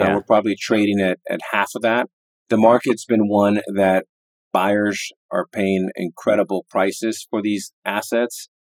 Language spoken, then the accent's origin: English; Miami, Florida, United States; also born or lived in New York; I was born in New York, raised in Miami. You know, even though we came from modest beginnings, my mother worked two jobs.